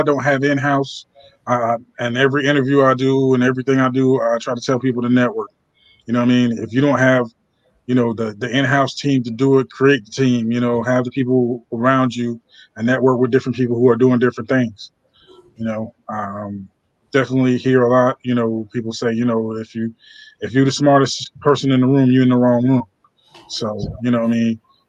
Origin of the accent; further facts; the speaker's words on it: Trenton, New Jersey, United States; born there; I was born in Trenton, so, you know, I know.